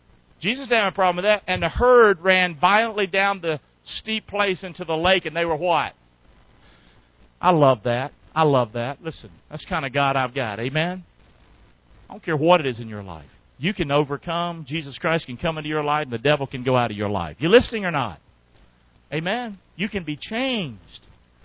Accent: Deep South, United States; We're raised a certain way. I was raised in the Deep South. Segregated.

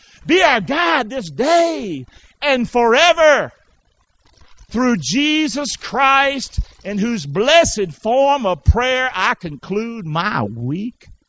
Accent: Rockingham, North Carolina, United States; Where I grew up in North Carolina, Fayetteville. I grew up in Rockingham, Fort Bragg.

